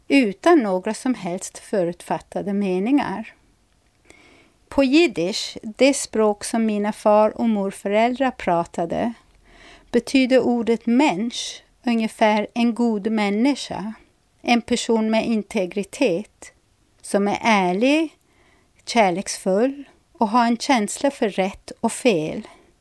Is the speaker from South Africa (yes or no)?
yes; South Africa; now in Sweden; i Sydafrika, där jag är född och uppvuxen, var jag klassad som vit.